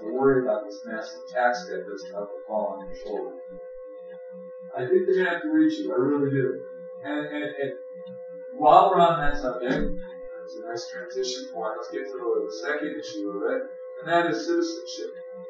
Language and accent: English; New York, United States; I'm a New Yorker, and I'm a New Yorker, and that's who I am. By virtue of being a New Yorker, I am also a United States citizen.